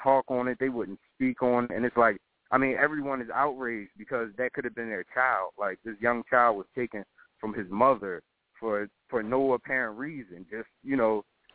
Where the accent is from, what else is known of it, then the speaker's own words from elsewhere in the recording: Philadelphia, Pennsylvania, United States; also born or lived in California; now in Atlanta, United States; I'm in Atlanta right now. I'm from Philadelphia, so I know it from that standpoint. I've lived in California, so I've been around.